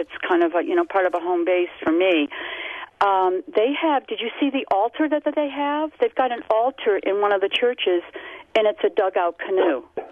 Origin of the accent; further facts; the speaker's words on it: Marblehead, Massachusetts, United States; also born or lived in Hawaii / Caribbean; now in Rhinelander, United States; I'm up in Rhinelander, but I've lived, well, I grew up in North Shore, so Marblehead on the ocean, and half of my life on the islands in Hawaii and then in the Caribbean.